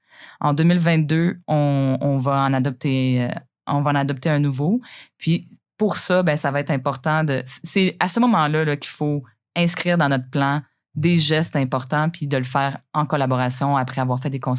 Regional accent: Sherbrooke, Quebec, Canada; Mais moi, quand j'étais petite à Sherbrooke, là, on triait hein, dans le bac vert.

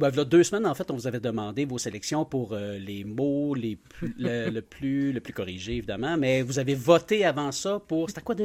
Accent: Quebec, Canada; Je suis Québécois!

